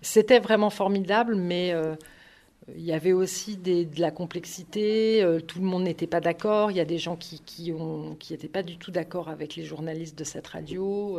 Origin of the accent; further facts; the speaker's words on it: Grand Est, France; moved away as an adult; now in Paris, France; J'ai fait d'abord des études pour être actrice dans une école qui était à Nancy, puisque j'ai grandi en Lorraine. Et puis ensuite... quand j'avais 26 ou 27 ans, je crois, j'ai quitté Nancy pour m'installer à Paris.